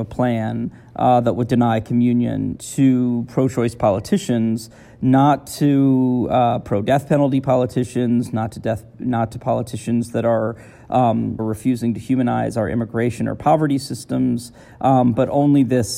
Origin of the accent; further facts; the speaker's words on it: United States; it's a very sad thing for me as a Catholic as well as an American.